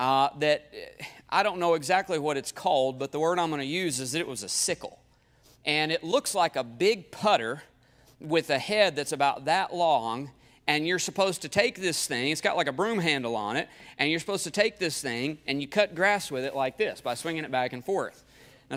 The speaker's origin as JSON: {"language": "English", "town": "Ardmore", "region": "Oklahoma", "country": "United States", "tie": "born or raised there", "lives_now": "Oklahoma City, United States", "said": "When I had very first moved to Oklahoma City, I grew up in Ardmore, just about an hour and a half south of here. And I moved up here to come to Heartland when I was 18 years old."}